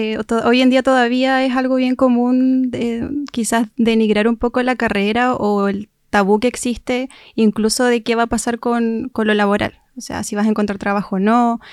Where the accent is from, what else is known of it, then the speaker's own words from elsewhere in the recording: Osorno, Los Lagos, Chile; Bueno, yo soy de acá de Osorno, de esta ciudad.